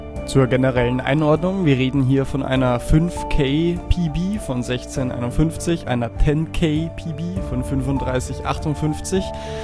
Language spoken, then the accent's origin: German; Carinthia, Austria; also born or lived in Vienna; ich bin ja komplett, also ich meine, in Wien aufgewachsen, aber ansonsten born and raised, mehr oder weniger, in Kärnten.